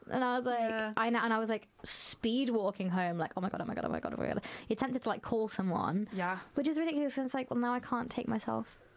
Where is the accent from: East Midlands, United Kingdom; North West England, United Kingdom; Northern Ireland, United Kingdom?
East Midlands, United Kingdom; because I grew up, I'm from Lincolnshire, so I'm from the countryside, so it's all quiet, that like dark open spaces